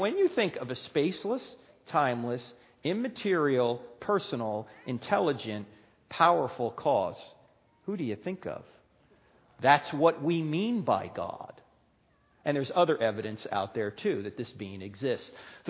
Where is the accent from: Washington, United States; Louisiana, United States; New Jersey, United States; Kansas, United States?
New Jersey, United States; Can you tell I'm originally from New Jersey?